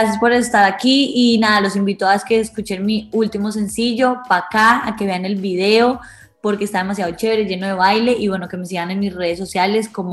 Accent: Cali, Valle del Cauca, Colombia; como buena caleña, amo la rumba de salsa, o sea, en Cali me encanta bailar salsa.

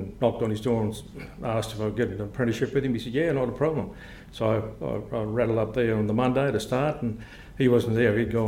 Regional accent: Grafton, New South Wales, Australia; born there; Yes, look, I was born in 1953 in Grafton at Runnymede Hospital.

